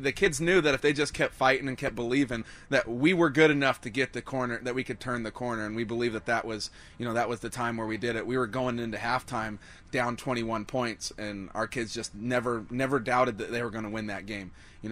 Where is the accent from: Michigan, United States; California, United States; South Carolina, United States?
California, United States; San Diego; So I grew up in San Diego